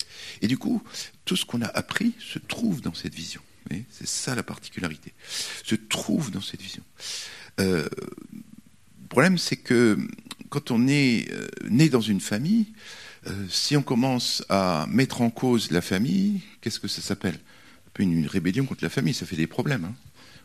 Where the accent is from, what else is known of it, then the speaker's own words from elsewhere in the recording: Canada; moi, parce que moi je suis canadien, je suis canadienne